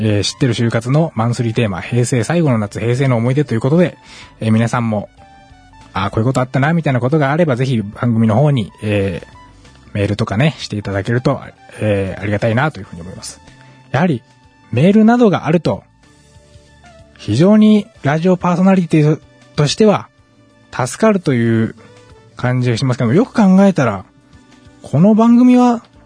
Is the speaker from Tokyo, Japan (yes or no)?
no; Ube, Yamaguchi, Japan; 僕、出身が、山口県宇部市ですから